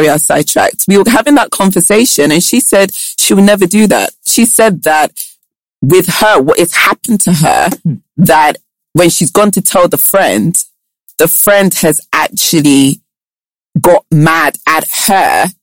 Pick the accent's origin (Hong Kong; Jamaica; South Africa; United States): Jamaica; now in Nigeria; I've already said I grew up in Jamaica, and that includes men as well. I hadn't dated a Nigerian before I got to Nigeria.